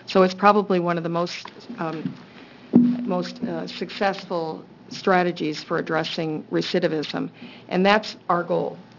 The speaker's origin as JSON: {"language": "English", "town": "Salem", "region": "Oregon", "country": "United States", "tie": "born or raised there", "said": "When I was growing up in Salem, I'm from here, my father put a project together, and we rebuilt Leslie Gym with the Lifers Club."}